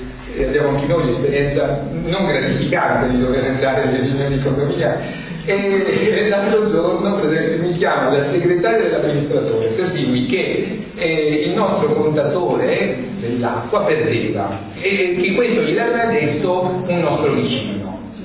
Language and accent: Italian; Apulia, Italy; ce lo dico da pugliese, noi non abbiamo tante montagne